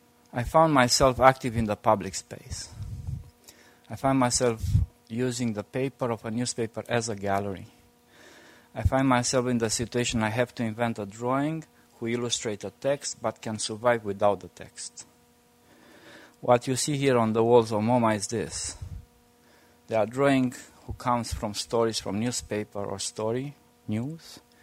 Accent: Bucharest, Romania; English is a second language; And in the new millennium, I'm coming from Balkans. And I never moved from Bucharest.

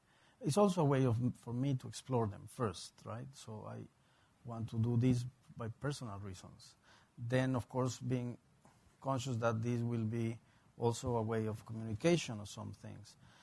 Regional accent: Mexico; if you think about me in terms of a Mexican artist, for example, like growing up in Mexico and then being here

